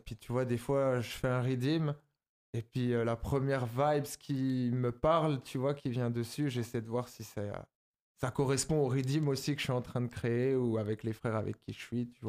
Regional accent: Grand Est, France; du côté de chez nous, à Bâle aussi, en Alsace, là d'où je viens.

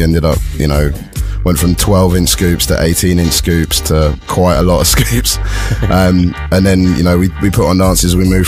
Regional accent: Australia; And luckily, I'm Australian, so I was able to just jump on a plane and go over to Australia.

